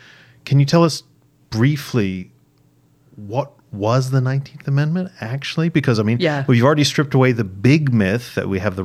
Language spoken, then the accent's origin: English; Pennsylvania, United States; Okay, so I get to vote because I'm a Pennsylvanian, not because I'm an American.